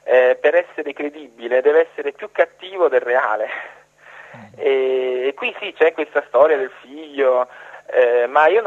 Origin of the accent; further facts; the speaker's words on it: Rome, Lazio, Italy; Ecco, io da romano sono rimasto un po'. Gli ingenui, i buoni stanno pure dalle mie parti.